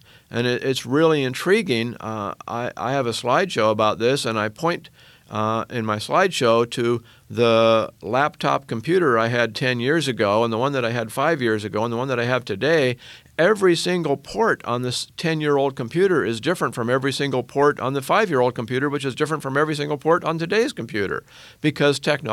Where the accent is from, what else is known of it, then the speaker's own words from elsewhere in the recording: Oregon, United States; the way that was tested in my home state of Oregon